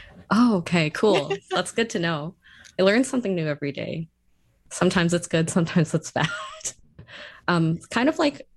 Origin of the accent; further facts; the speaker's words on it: Canada; like to call Chinese Canadian Power Hour, in which we're going to talk about just things relating to being Chinese Canadian, kind of.